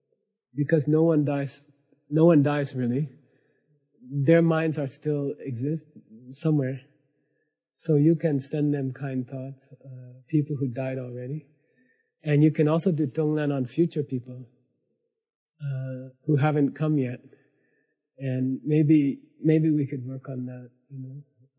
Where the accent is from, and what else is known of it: United States